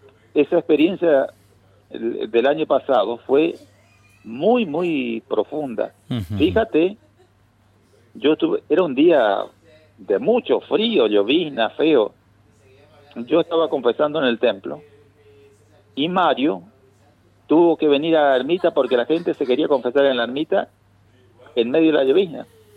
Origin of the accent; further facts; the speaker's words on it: Candelaria, Misiones, Argentina; moved away; also born or lived in Fátima; yo salí de Candelaria y vine a Fátima y cuando salí de Fátima no volví a Misiones hasta que volví a Fátima el año pasado.